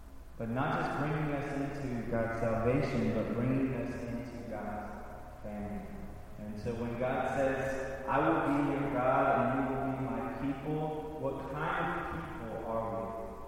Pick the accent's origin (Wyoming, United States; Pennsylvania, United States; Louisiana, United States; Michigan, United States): Louisiana, United States; also born or lived in Missouri; I'm from Louisiana, you know, so I've got some of that family. Before that, from Missouri, I've got some of that family.